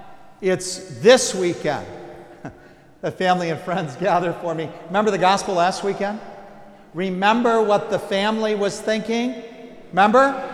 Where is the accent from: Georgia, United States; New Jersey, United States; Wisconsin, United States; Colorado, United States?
Wisconsin, United States; now in Toledo, United States; I'm not originally from Toledo, nor am I from Ohio. I'm from Wisconsin originally, and where most of my childhood took place.